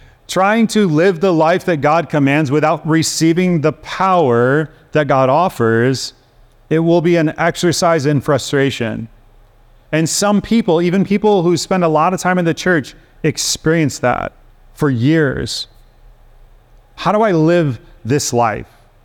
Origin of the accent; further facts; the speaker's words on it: Chicago, Illinois, United States; I grew up in Chicago. I grew up next to a Polish community in Chicago.